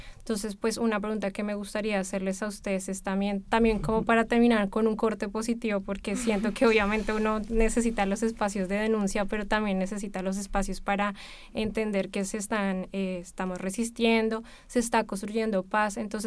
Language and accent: Spanish; Colombia; now in Barcelona, Spain; Bueno, yo soy migrante también colombiana. Llevo casi 10 años viviendo aquí en Barcelona.